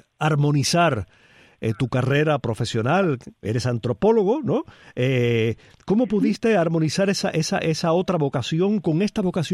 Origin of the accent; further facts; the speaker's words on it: Cuba; agradecerle como cubanos